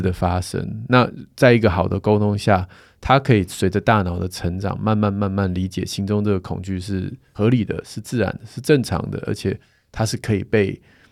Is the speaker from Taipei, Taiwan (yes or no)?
yes; Taipei, Taiwan; 你看我们也是台北人啊。